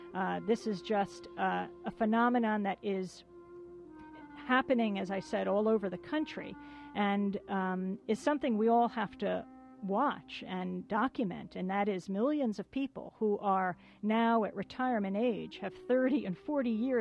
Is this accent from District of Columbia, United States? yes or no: yes; Washington, District of Columbia, United States; born there; I was born in Washington, D.C. when he was working there